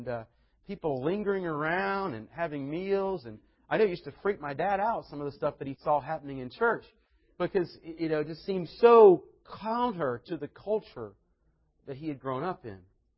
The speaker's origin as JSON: {"language": "English", "region": "North Carolina", "country": "United States", "tie": "born or raised there", "said": "I was born to be somebody born in North Carolina. I was raised in North Carolina to understand how you say y'all and ma'am and order sweet tea and all that stuff."}